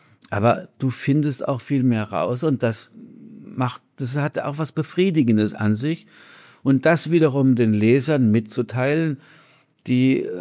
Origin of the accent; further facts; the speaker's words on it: Baden-Württemberg, Germany; bei uns in Süddeutschland, ich bin ja aus der Gegend von Heidelberg